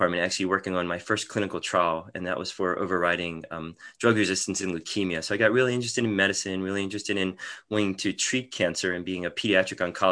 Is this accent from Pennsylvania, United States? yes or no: no; Baltimore, Maryland, United States; I was a local kid. I grew up in Baltimore.